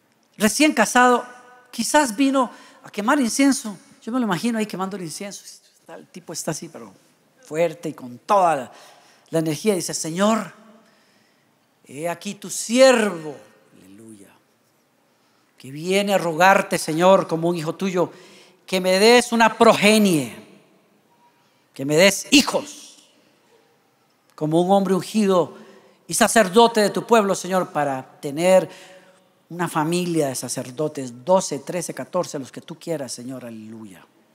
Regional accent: Costa Rica; Esos hoyos que hay en Costa Rica, por ejemplo, en mi país. Aquí no, pero en Costa Rica muchos hoyos.

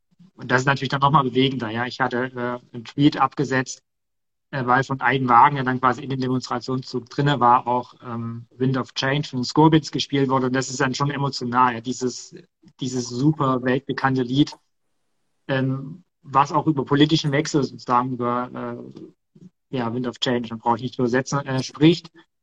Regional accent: Germany; dass wir als Deutsche den Mut haben, so aus deren Sicht sozusagen, in die Ukraine zu fahren in den ersten Kriegswochen, Monaten

